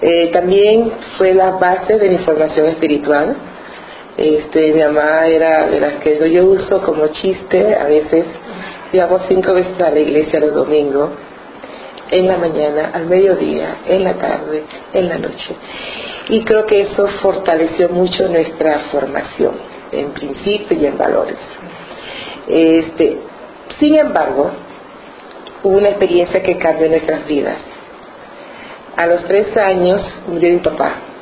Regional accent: Almirante, Bocas del Toro, Panama; Yo nací en Almirante, Bocas del Toro, una provincia con muchos, en la época que nací, con muchos afrodescendientes, porque existía la compañía bananera, el Fruit Company, y fue un lugar muy bonito, una niñez muy linda.

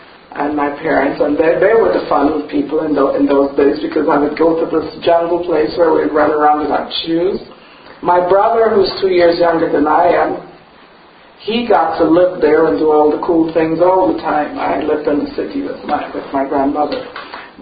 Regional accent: Guyana; I was born in Guyana, South America.

